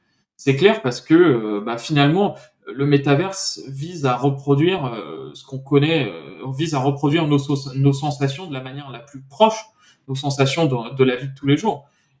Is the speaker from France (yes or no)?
yes; France; il y a des problématiques aussi tout simplement en tant que Français.